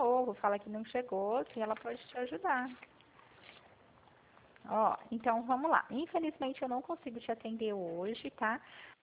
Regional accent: Pirassununga, São Paulo, Brazil; eu fico na cidade de Pirassununga, sou do estado de São Paulo.

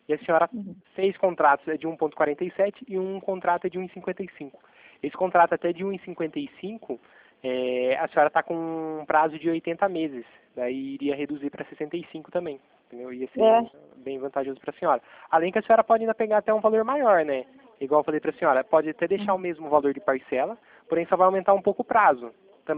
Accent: Itatiba, São Paulo, Brazil; eu sou daqui de Itatiba.

